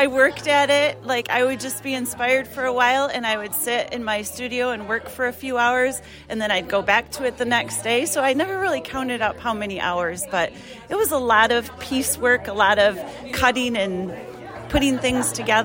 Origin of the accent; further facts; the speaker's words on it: Hudsonville, Michigan, United States; I didn't grow up in Holland, but I grew up in Hudsonville, right around here.